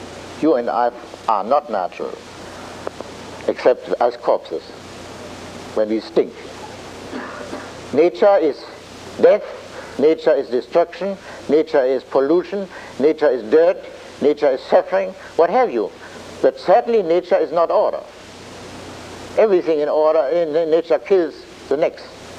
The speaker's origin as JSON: {"language": "English", "country": "United States", "said": "You are an immigrant from Germany, I am, and I am an American."}